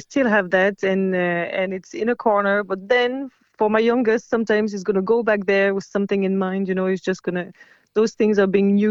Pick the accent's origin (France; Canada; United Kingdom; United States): France; I remember that when I grew up in France. I was raised in France